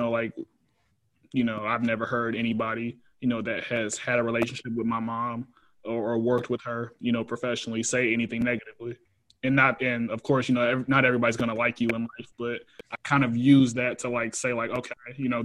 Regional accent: Homewood, Illinois, United States; So for my upbringing, I grew up in the Chicagoland area.

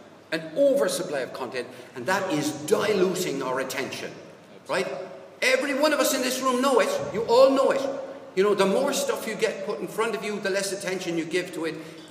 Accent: Cork, Munster, Ireland; We come from Cork. The River Lee in Cork is getting better, right?

